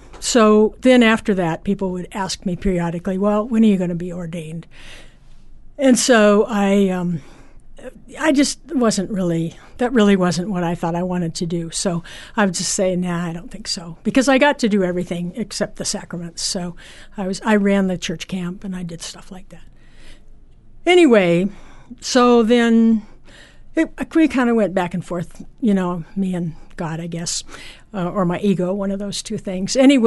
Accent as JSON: {"language": "English", "town": "Portland", "region": "Oregon", "country": "United States", "tie": "born or raised there", "said": "I grew up in Portland, and my grandparents lived in Seaside, and many of my relatives fished the Columbia, and so it's really home."}